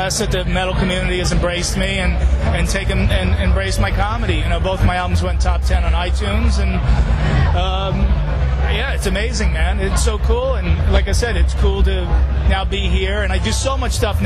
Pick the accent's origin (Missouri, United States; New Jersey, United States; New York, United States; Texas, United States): New Jersey, United States; We're three slobs from New Jersey arguing about our